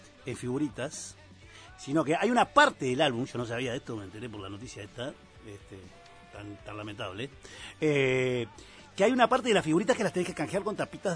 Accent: Uruguay; como uruguayo aparte con la selección que tenemos

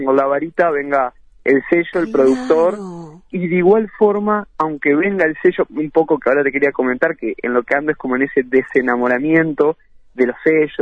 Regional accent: Ciudad de la Costa, Canelones, Uruguay; me siento canario y soy canario, soy de Ciudad de la Costa, uh-huh. Ahora estoy en Lago Mar.

